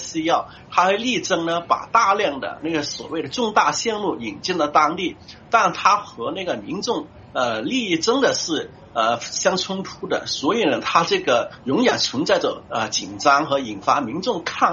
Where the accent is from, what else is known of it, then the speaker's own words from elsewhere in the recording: Zhanjiang, Guangdong, China; 要转移到广东省的湛江市，也就是我的家乡。